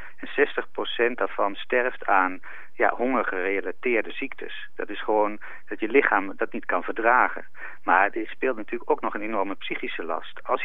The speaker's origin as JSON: {"language": "Dutch", "country": "Netherlands", "tie": "born there", "said": "omdat ik het geluk heb dat ik ben geboren in Nederland."}